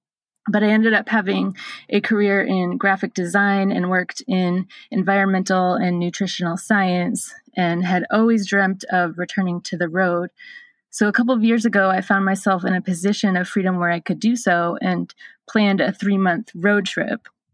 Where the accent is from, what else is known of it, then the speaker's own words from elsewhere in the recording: Portland, Maine, United States; I'm from Portland, Maine, but I've been living and traveling in my van full time for over 2.5 years now.